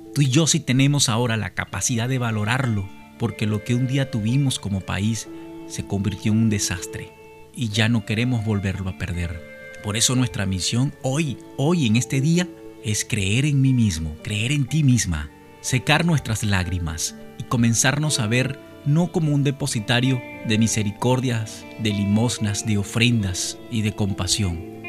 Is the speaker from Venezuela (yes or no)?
yes; Venezuela; Las personas tienen que reconocernos, no solamente porque somos venezolanos, en el caso de la migración venezolana